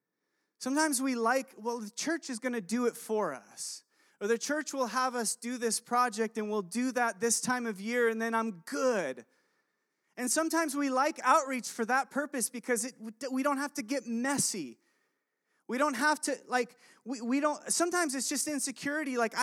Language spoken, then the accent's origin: English; Chile; We grew up missionaries in Chile.